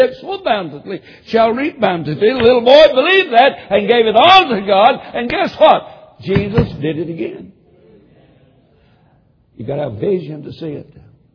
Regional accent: Tennessee, United States; Now, I'm from Tennessee. You'd never guess that.

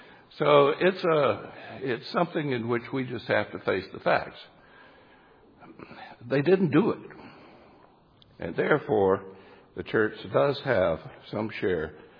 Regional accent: the South, United States; And I come from the South, raised in the heritage of the War of Northern Aggression.

